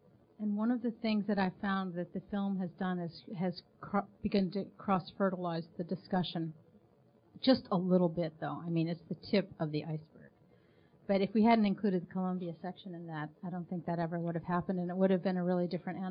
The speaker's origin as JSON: {"language": "English", "country": "United States", "said": "Well, we're American filmmakers."}